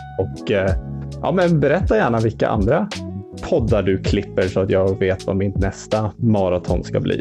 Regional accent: Uppsala, Uppsala County, Sweden; jag är från Uppsala.

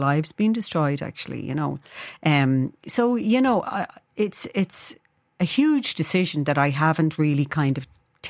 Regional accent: Dublin, Leinster, Ireland; we come from Charlemont Street, inner city Dublin, not too far from here. Mm. Tenement houses

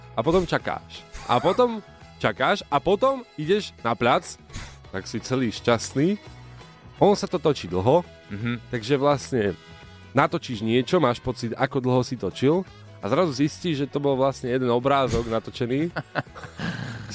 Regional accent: eastern Slovakia, Slovakia; ja som z východu

